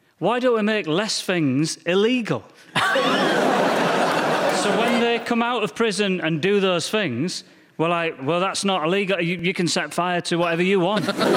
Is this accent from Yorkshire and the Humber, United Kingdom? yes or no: yes; Goole, Yorkshire and the Humber, United Kingdom; In my hometown of Goul, I saw my best bit of benefit fraud.